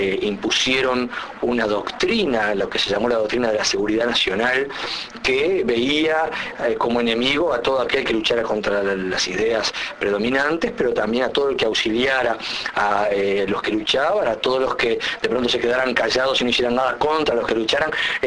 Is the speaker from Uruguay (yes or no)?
yes; Uruguay; Somos uruguayos, somos orientales y queremos vivir en un país de estas características